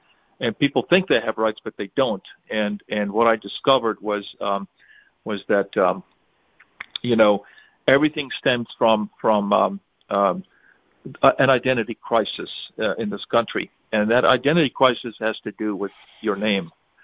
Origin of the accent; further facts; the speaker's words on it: South Africa; now in United States; I am originally... I was born in South Africa, and I immigrated to America, and at the time I grew up in the thick of apartheid.